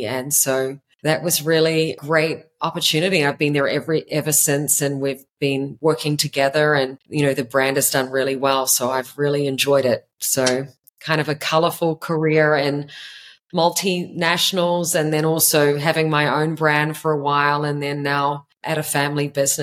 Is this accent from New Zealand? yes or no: yes; New Zealand; My background is I'm a New Zealander, was born and raised in New Zealand.